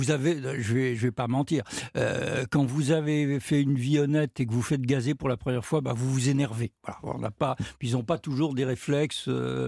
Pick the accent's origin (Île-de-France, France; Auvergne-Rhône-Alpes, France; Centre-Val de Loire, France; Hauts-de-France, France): Île-de-France, France; Paris